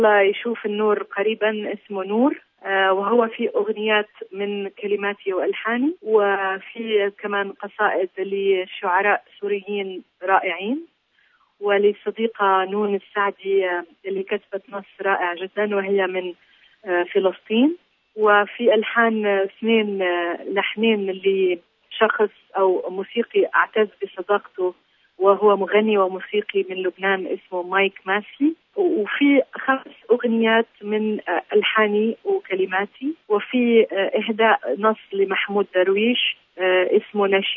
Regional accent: Jordan; يعني مبدئيا أنا فنانة من الأردن، بقدم الالترناتيف ميوزيك

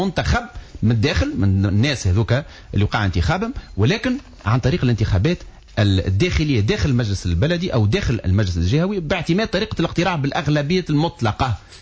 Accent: Sousse, Sousse Governorate, Tunisia; احنا عندنا في سوسه ديار الدروج يضرب في البحر

